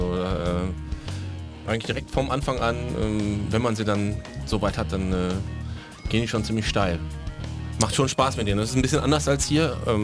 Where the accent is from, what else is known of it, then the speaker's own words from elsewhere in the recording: Germany; Und wenn man da als Deutscher ist, lernt man auch zwangsläufig ganz viele Deutsche kennen.